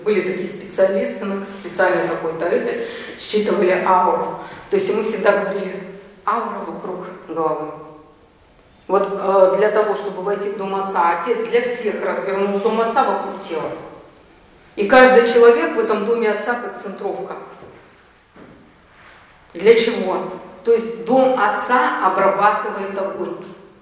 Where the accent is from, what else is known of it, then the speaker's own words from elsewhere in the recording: Russia; born there; мы родились в России, это очень хорошо. И мы родились еще в переход, это тоже очень интересная эпоха, когда мы родились в переход